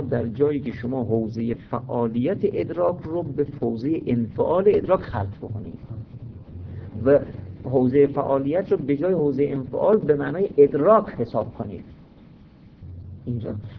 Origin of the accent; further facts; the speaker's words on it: Iran; ما ایرانی هستیم اینجوری دیگه میبینیم